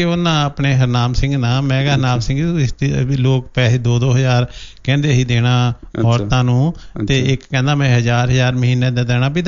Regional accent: Assam, India; born there; ਮੇਰਾ ਜਨਮ ਅਸਾਮ ਬੰਗਾਲ ਦਾ ਹੋਇਆ, ਉੱਧਰ ਦਾ ਜਨਮ ਆ

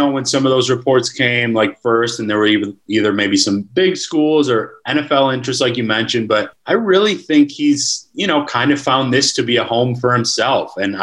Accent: Wisconsin, United States; I'm actually from Wisconsin, so I grew up seeing the Hawkeyes plenty growing up

